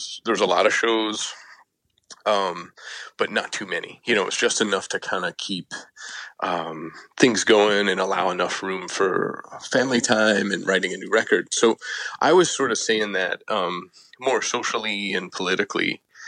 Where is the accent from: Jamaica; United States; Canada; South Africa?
United States; That was me watching the culture and, you know, being an American in the last couple of years.